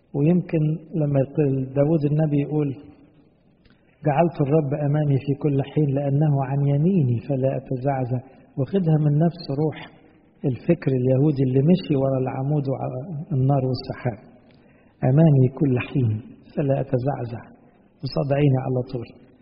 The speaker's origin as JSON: {"language": "Arabic", "country": "Egypt", "said": "احنا مسيحيين، يعني فرعنا أصلا بس كمصريين"}